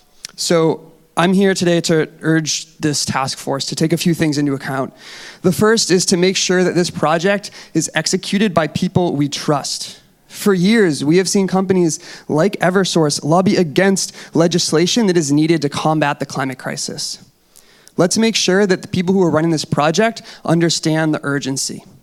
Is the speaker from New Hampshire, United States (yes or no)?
yes; Durham, New Hampshire, United States; I grew up in the Seacoast. I actually grew up right here in Durham and went to UNH. I grew up exploring the forts along the coastline in New Hampshire